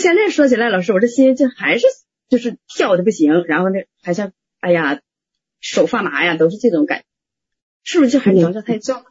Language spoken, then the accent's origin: Chinese; Hangzhou, Zhejiang, China; 我也是杭州的。